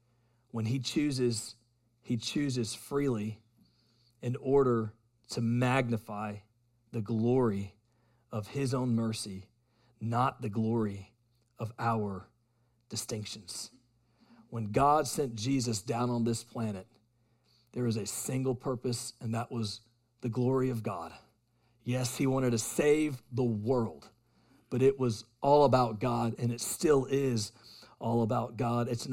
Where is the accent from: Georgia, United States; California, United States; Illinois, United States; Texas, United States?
Georgia, United States; Warner Robins; It's kind of reminds me of my hometown, Warner Robins, Georgia.